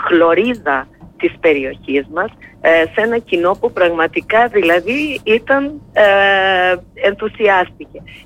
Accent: Ano Asites, Crete, Greece; ξεκινήσαμε πρώτα απ' όλα από το χωριό μου της Άνω Ασίθες

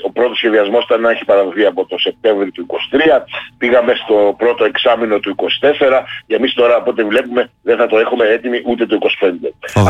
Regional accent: Chania, Crete, Greece; έχει αλλάξει η εικόνα μας, η φιλοσοφία μας, που ζούσαμε σαν Χανιώτες.

